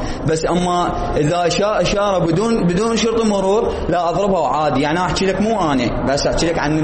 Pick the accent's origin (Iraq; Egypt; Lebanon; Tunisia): Iraq; وعندنا هواي متخلفين ببغداد وبالعراق